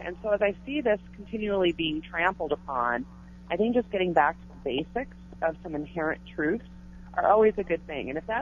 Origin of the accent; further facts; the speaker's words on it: Midwest, United States; as I was growing up in the Midwest, I was not able to vote for Reagan, but I certainly felt the effects of his presidency upon my family and my community.